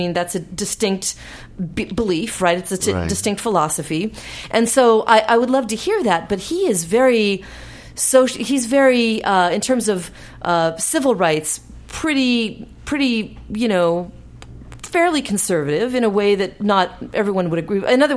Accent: California, United States; And then I wanted to come back to California because this is my home state. I, you know, grew up here.

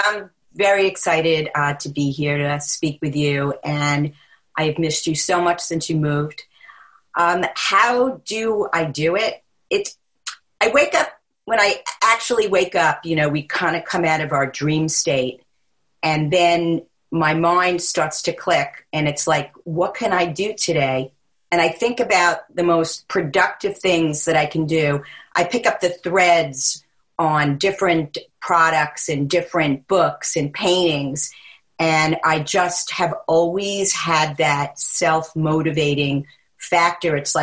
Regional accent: Queens, New York, United States; I'm from New York. What I remember the most is being in Queens. I know I was born in Queens, and I know I started out in Glen Oaks.

